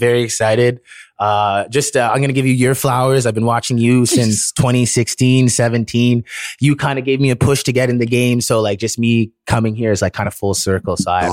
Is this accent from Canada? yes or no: yes; Ottawa, Ontario, Canada; now in Toronto, Canada; I grew up in Ottawa from a young child, I believe, or I know. And then I came down to Toronto for school for 3.5 years.